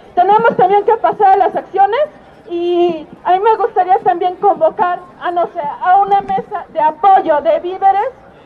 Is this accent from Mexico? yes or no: yes; Mexico; Yo creo que como mexicanos no debemos olvidar tampoco